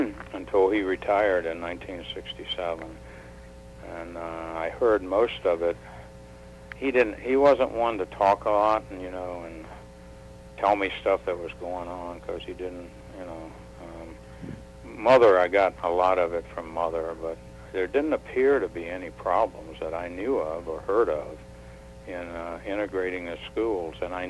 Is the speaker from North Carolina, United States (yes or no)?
yes; Cary, North Carolina, United States; also born or lived in Warrenton; I was born in Warrenton, North Carolina in 1936, and that's my dad was principal of the school there, which was John Graham High School. And we moved to Cary in 1947, and I was in the sixth grade coming up.